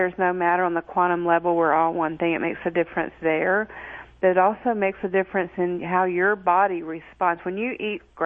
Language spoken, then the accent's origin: English; Alabama, United States; I'm from Alabama, and my parents were third cousins, you know. And I'm Cherokee